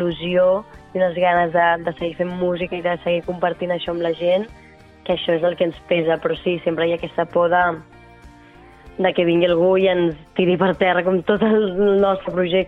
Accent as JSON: {"language": "Catalan", "town": "Barcelona", "region": "Catalonia", "country": "Spain", "said": "nosaltres, les sis, som del barri de Gràcia, encara que, bueno, barri de Gràcia o colindants"}